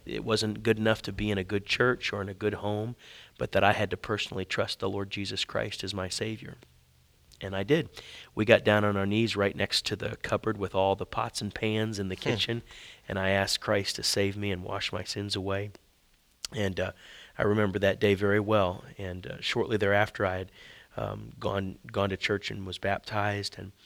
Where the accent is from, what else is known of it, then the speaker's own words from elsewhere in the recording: Indiana, United States; I grew up in Indiana, really only about 5 hours from here.